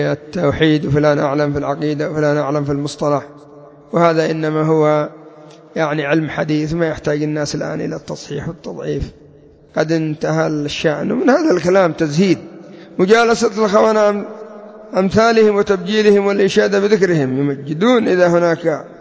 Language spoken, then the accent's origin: Arabic; Yemen; وعندنا في اليمن